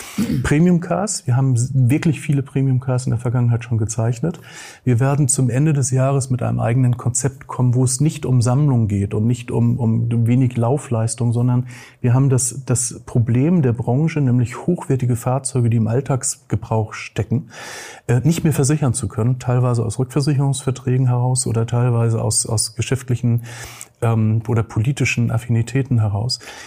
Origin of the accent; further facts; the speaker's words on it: Hamburg, Germany; ich bin waschechter Hamburger